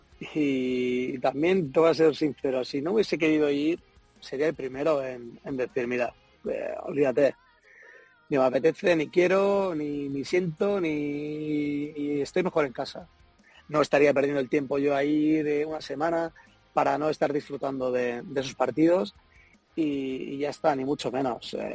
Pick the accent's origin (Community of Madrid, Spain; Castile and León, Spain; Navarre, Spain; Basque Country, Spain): Basque Country, Spain; No, pero seguramente la gente una porque saben que soy vasco.